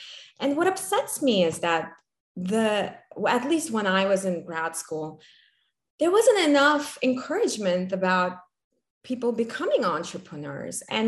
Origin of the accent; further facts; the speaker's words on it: Armenia; Yes, also Armenian.